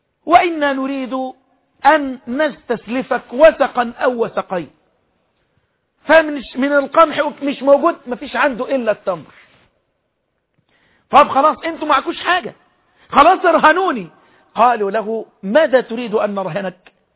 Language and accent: Arabic; Egypt; وكل شوية ناس مغرضة تشعل نار في بلدنا مصر